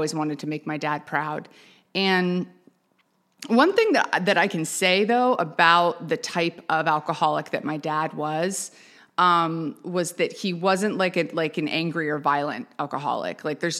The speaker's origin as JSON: {"language": "English", "town": "Pompano Beach", "region": "Florida", "country": "United States", "tie": "born or raised there", "said": "But I did grow up in Florida. So I grew up in South Florida, specifically in Pompano. Shout out Pompano."}